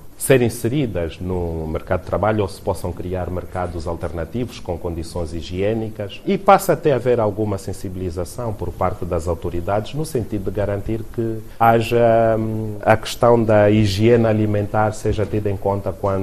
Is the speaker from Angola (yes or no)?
yes; Angola; Então, nós, como angolanos, também temos de pensar assim